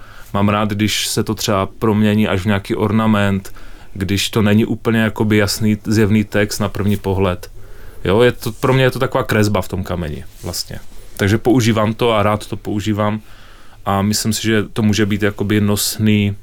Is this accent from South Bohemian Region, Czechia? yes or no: yes; Loučovice, South Bohemian Region, Czechia; pocházím z jižních Čech, z Loučovic.